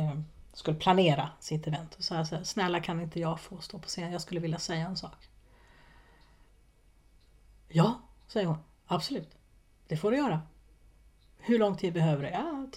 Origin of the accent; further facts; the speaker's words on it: Stockholm, Stockholm County, Sweden; jag är från Stockholm, från Sverige